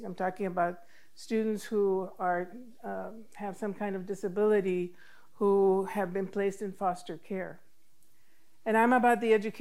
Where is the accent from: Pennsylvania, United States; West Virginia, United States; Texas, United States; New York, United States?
Texas, United States; Laredo; born there; I live in Texas. I was born in Laredo, Texas. You may know it. It's somewhere close to the Gulf of Mexico and the Rio Grande.